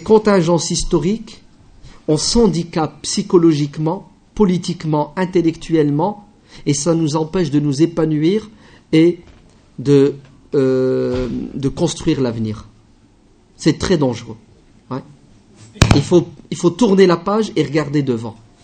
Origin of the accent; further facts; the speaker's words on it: France; En tant que Français, je la condamne. En tant que Français, pas en tant